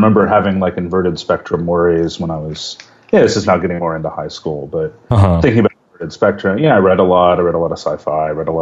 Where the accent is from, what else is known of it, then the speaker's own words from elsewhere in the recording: Walkersville, Maryland, United States; So I grew up in a very small town in Western Maryland called Walkersville, which is just outside of Frederick.